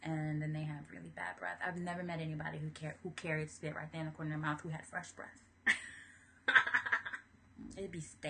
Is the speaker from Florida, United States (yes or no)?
yes; Florida, United States; Growing up in Florida, I'm going to tell you this right now.